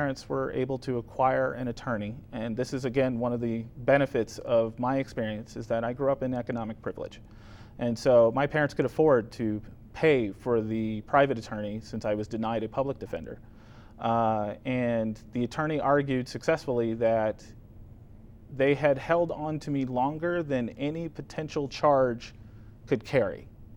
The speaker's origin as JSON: {"language": "English", "town": "Washington", "region": "District of Columbia", "country": "United States", "tie": "born or raised there", "lives_now": "Las Cruces, United States", "said": "I was born and raised in Washington, D.C., grew up there, lived there for 35 years."}